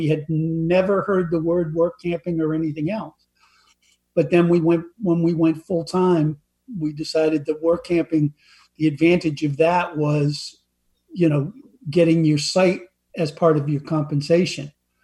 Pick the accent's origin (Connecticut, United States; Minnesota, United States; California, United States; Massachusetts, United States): Massachusetts, United States; We both grew up in Massachusetts.